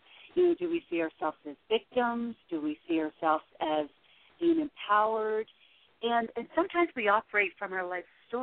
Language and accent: English; Nova Scotia, Canada; also born or lived in Florida, United States / Arizona, United States; now in United States; I'm originally from Nova Scotia, Canada, and I lived in Florida also for 14 years